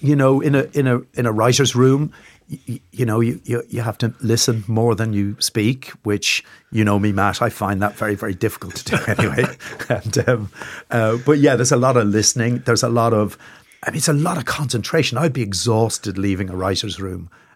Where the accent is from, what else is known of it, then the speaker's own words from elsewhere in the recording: London, United Kingdom; born there; a house in Hackney, which is about 100 yards away from where I was born in London. And I hadn't been back since then.